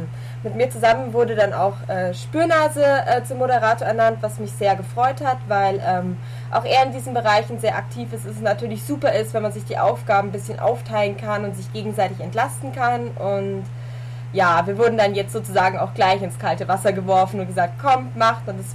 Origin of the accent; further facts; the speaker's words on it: Bavaria, Germany; ich bin 19 Jahre alt und ich komme aus Bayern.